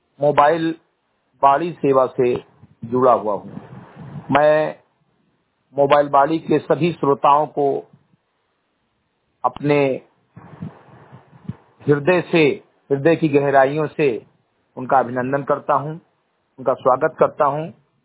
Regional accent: Uttar Pradesh, India; ग्राम व पोस्ट सेमरी घटही विकासखंड मेंतुरुआ, जनपद बहराइच, उत्तर प्रदेश का रहने वाला हूं

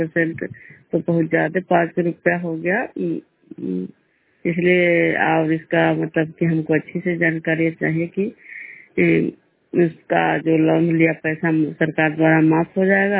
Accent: Vishnupur, Bihar, India

